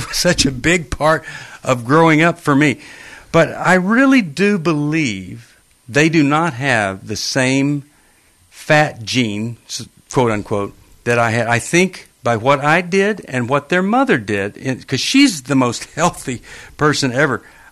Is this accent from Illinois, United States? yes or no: no; Texas, United States; I was from West Texas.